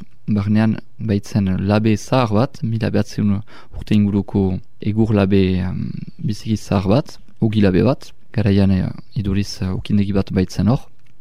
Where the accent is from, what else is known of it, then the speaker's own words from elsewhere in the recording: Hasparren, Nouvelle-Aquitaine, France; aspandara sortzez eta beti hemen bizi.